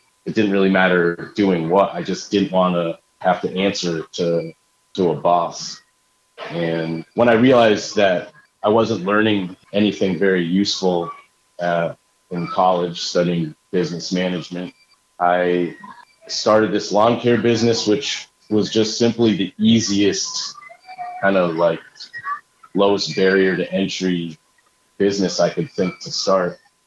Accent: East Coast, United States; And being that I'm from the East Coast, you know, that was all about New York hip hop.

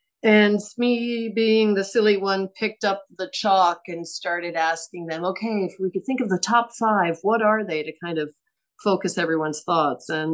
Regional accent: New Jersey, United States; I grew up in New Jersey, spent the formative years there, and then went to college in South Carolina.

